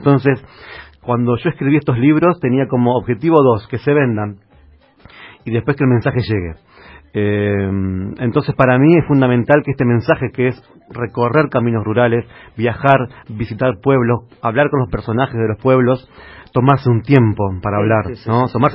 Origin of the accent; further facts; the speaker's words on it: Paraná, Entre Ríos, Argentina; yo soy nacido en Entre Ríos, soy entrerriano, ¿no? Entonces, nací en Paraná, pero soy un entrerriano medio sui generis porque a mí nunca me gustó el río.